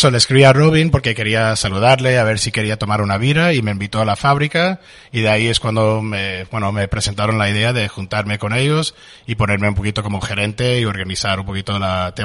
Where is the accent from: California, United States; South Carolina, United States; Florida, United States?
Florida, United States; Miami; moved away as an adult; now in Valencia, Spain; soy nacido y creído en Miami. Tengo ya 7 años casi viviendo aquí en España. Vine de primera vez en 2002 de Erasmus a Valencia.